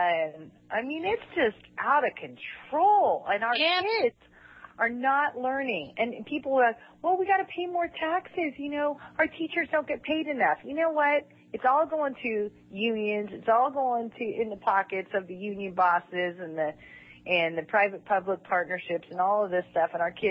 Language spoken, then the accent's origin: English; United States; I mean, I was brought up as an American